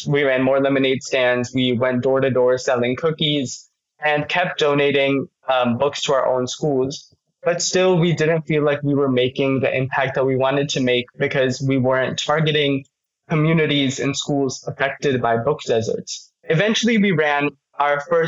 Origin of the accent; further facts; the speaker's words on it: Texas, United States; I was just shocked to learn that there were so many kids out there nationwide, and especially in my home state of Texas, that lacked access to those important reading materials.